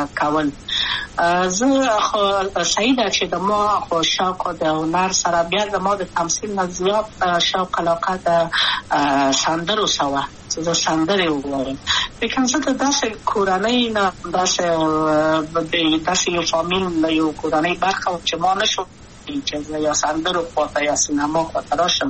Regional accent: Kabul, Afghanistan; also born or lived in Wardak; زه خو اصلا د وردګو ولایت یم، د پلار مې د وردګو ولایت ته خلیګن سره کېدلې، د کابل په تخته پل سیمه کې یم، او لویا شویم کابل کې هم مکتب می دولسمه پورې په کابل ښار خیرخانه می نهلی سي مریم کې

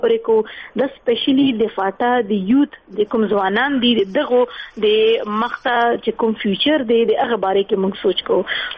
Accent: Khyber Pakhtunkhwa, Pakistan; زه یو قبایلی یم، زه د ساوت وزیرستان یم،

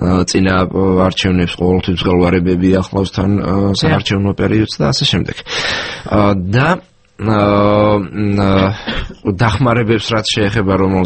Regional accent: Samegrelo-Zemo Svaneti, Georgia; სამეგრელოში დავიბადე, გავიზარდე, სკოლა იქ დავამთავრე

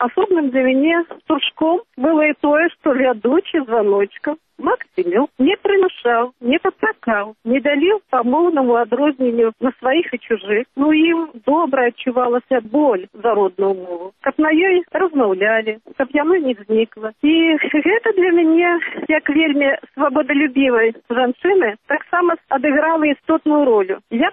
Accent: Kaliningrad, Kaliningrad Oblast, Russia; moved away as an adult; now in Belarus; Я родилась в Калининграде. И все время становления, так сказать, личности провела, в общем-то, там. Я уже в такой довольно зрелой юности переехала в Беларусь.

